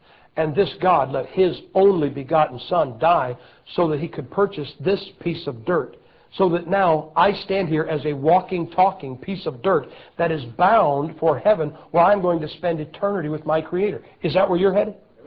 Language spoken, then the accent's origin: English; Ohio, United States; Hey, guys, look, you can complain all you want that I'm from Ohio, who was the winning side.